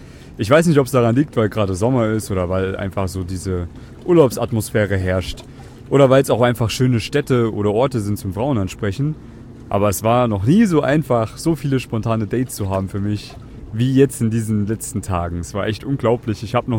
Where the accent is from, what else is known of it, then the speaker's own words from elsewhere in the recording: Bavaria, Germany; mein Roadtrip hat ihn München begonnen, beziehungsweise meine Heimat